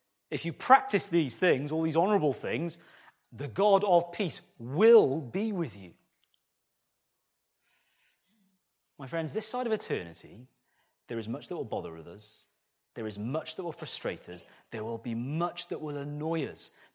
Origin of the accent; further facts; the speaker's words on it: Cardiff, Wales, United Kingdom; I'm a city boy, okay? I'm from Cardiff.